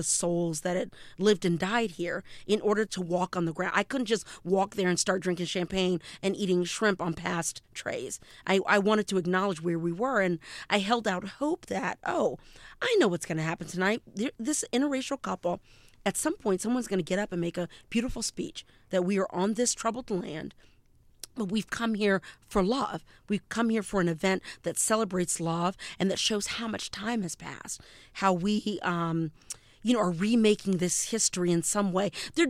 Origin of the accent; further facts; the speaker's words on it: the South, United States; but I'm from the South